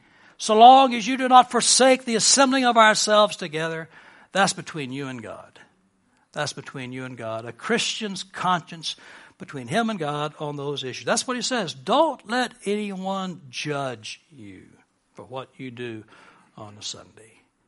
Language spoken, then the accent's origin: English; Dallas, Texas, United States; My mother, we grew up in Dallas, Texas.